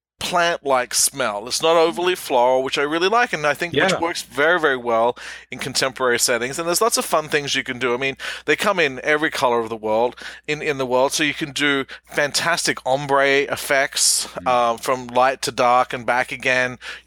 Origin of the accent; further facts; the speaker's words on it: Australia; moved away; I grew up in Australia.